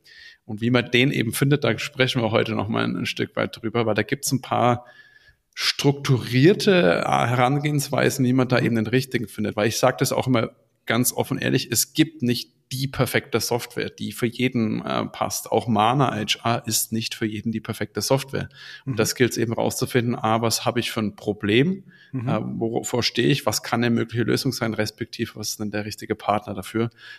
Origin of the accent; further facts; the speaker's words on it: Nuremberg, Bavaria, Germany; ich komme von der Örtlichkeit aus Nürnberg